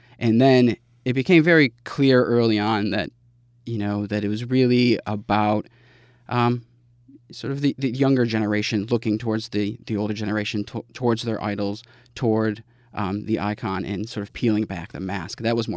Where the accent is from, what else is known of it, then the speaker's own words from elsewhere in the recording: Massachusetts, United States; now in Greenwich, United States; I grew up in the Berkshires.